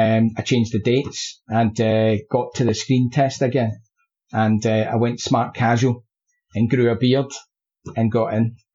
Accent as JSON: {"language": "English", "region": "Scotland", "country": "United Kingdom", "said": "And I never, ever considered myself as being a Scottish chef."}